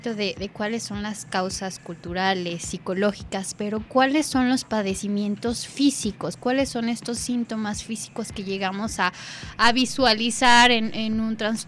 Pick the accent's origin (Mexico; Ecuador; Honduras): Mexico; dentro de los aspectos culturales, digamos, como población mexicana, no tenemos unos, digamos, un buen hábito alimenticio